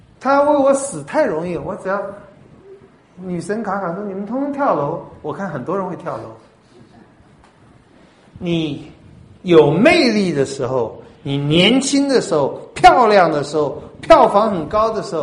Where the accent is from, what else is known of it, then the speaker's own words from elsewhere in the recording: China; 有的时候我们也会用我们中国人，包括孟子讲的话哈